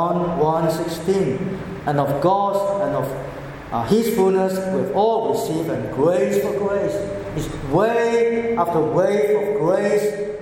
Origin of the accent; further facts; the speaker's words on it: Australia; Well, we are Australian, we know this is it.